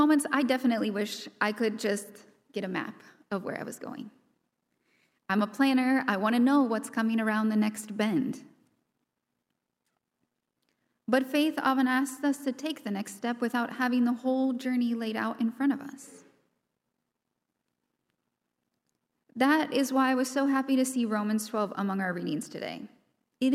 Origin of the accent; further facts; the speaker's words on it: Nebraska, United States; I grew up in Nebraska, and I spent my summers up near the Boundary Waters in northern Minnesota.